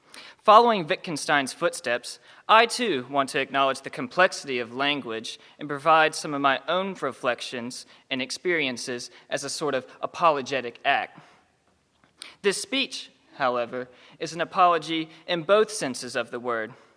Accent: Virginia, United States; I grew up in Martinsville, Virginia, a decaying factory town in the southwestern part of the state. Well, I actually didn't grow up in Martinsville. Rather, my family and I call Henry County home

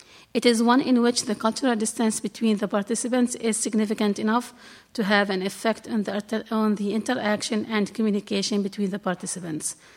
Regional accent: Syria; first language Arabic; English is a second language; I'm originally from Syria. I speak Arabic.

